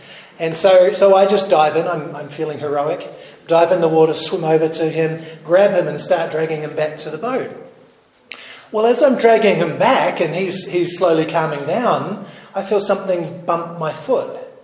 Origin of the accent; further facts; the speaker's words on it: Eastbourne, Wellington, New Zealand; I'm a New Zealander. And that means I lived close to the beach. I grew up in Eastbourne, down in Wellington.